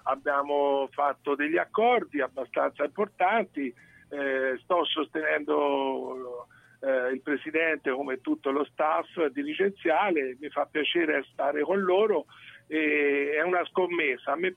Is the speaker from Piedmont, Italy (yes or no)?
no; Siena, Tuscany, Italy; principalmente come cittadino, come senese, bisogna in qualche modo svegliarsi da questo letargo.